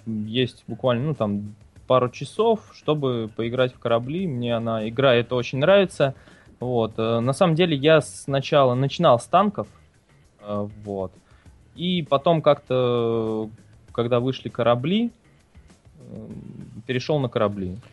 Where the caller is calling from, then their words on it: Moscow, Russia; Я из Москвы.